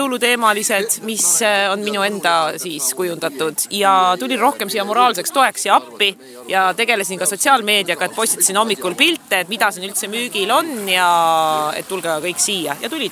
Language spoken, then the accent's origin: Estonian; Kallaste, Tartu County, Estonia; now in Mõisaküla, Estonia; Pärit olen ma Kallastelt, aga aadress on praegu Mõisakülas